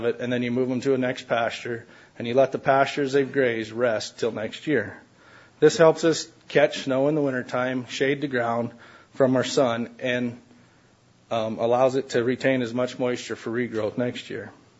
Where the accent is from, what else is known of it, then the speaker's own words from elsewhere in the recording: South Dakota, United States; I'm from Western South Dakota. Fourth-generation farmer and rancher on a ranch that was homesteaded in 1907, where we still currently own the homestead.